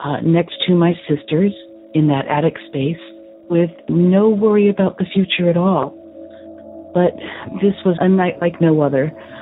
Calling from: San Antonio, Texas, United States; I'm calling from San Antonio, Texas.

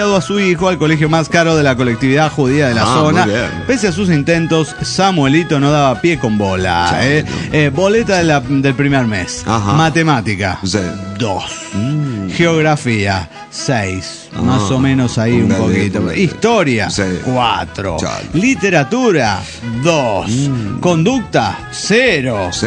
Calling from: Tulancingo, Hidalgo, Mexico; de Tulancingo, Hidalgo, México.

